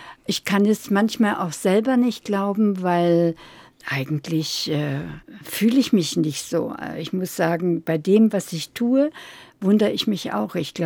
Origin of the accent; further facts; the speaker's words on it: Bartelsdorf, Ústí nad Labem Region, Czechia; also born or lived in Chomutov; Nein, ich bin nur in Komotau geboren. Ah. Und wir haben dann auf einem Dorf gelebt. Das hieß Bartelsdorf.